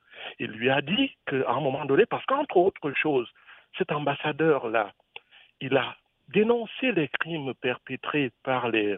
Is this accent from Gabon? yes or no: no; Cameroon; now in France; moi je suis Camerounais et puis je vous téléphone de la région parisienne.